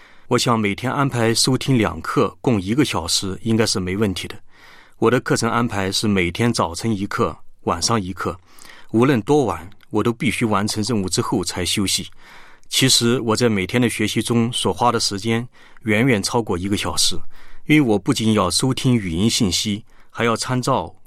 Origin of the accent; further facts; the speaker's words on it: Jiangsu, China; 我是江苏的